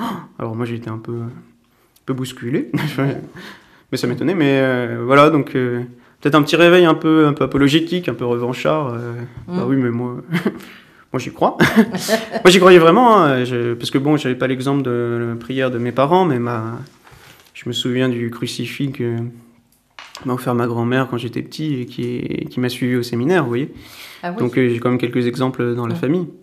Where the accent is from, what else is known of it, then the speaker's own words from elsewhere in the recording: Chartres, Centre-Val de Loire, France; J'ai 28 ans. Je suis né à Chartres, et puis j'y ai passé l'essentiel de ma vie, en tout cas jusqu'à 18 ans. Et puis donc je suis né dans une famille luisantaise.